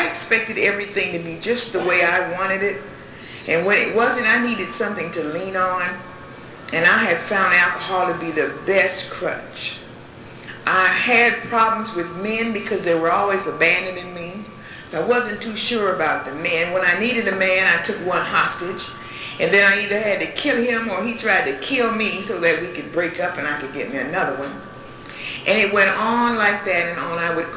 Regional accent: Michigan, United States; In Michigan, the boulevard is a pretty nice place to be in my hometown. That's where the doctors and lawyers lived.

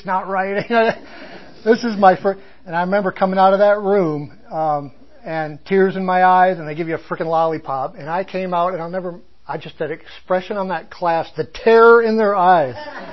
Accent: Michigan, United States; also born or lived in Escanaba; I was born in Upper Michigan, a little town called Escanaba, about 40,000 people on Lake Michigan. At three, I moved to a much smaller town of about 3,500 people on Lake Superior, and pretty much ran wild.

